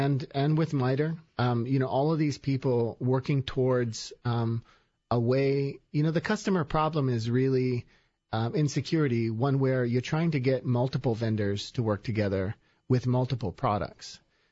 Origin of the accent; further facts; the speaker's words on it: Hawaii, United States; moved away as an adult; Chianini is Hawaiian. I'm from Hawaii. So quick background. Spent the first 20 years of my life there.